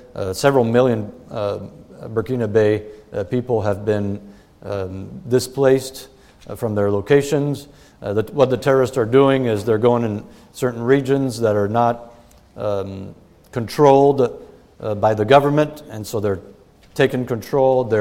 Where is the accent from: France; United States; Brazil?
France; I grew up in France as a missionary kid.